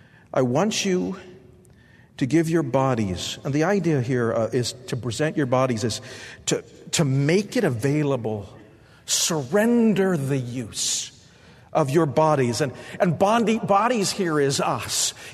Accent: Phoenix, Arizona, United States; I grew up in Phoenix, Arizona, where everything is laid out in a perfect grid.

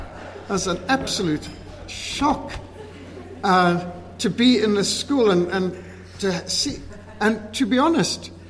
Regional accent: Zimbabwe; born or raised there

